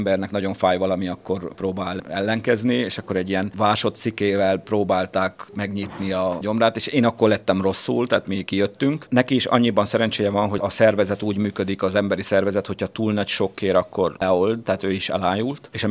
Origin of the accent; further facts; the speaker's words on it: Romania; Romániájában nőttem föl, tehát meg akartam nézni azt, hogy milyen országban élnék most is, hogyha nem lett volna itt a változás.